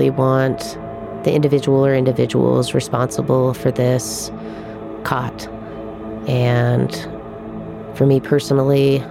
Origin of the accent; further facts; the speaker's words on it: Park City, Utah, United States; I am originally from Park City, Utah. That's where my family lived. That's where a majority of my life I grew up.